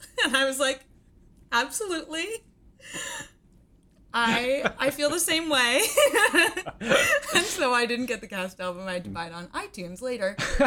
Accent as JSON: {"language": "English", "town": "Washington", "region": "District of Columbia", "country": "United States", "tie": "born or raised there", "said": "I mean, I grew up mostly in Washington, D.C., but my family is from New York, and I grew up seeing shows on Broadway, particularly with my grandmother."}